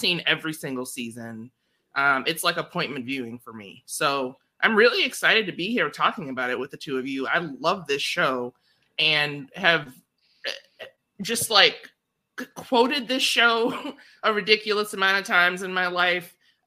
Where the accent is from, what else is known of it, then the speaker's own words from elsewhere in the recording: Midwest, United States; that's one of the things that you learn being a Midwesterner is being completely unreadable in everything that you say and do.